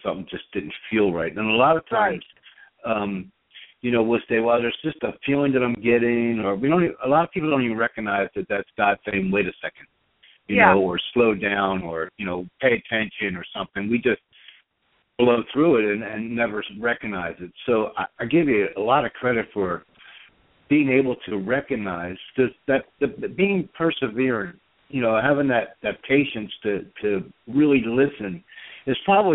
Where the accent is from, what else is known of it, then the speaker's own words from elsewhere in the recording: Philadelphia, Pennsylvania, United States; So, I'm from Philadelphia. I'm Italian, born and raised, and, I grew up on bread and, homemade pizza and homemade.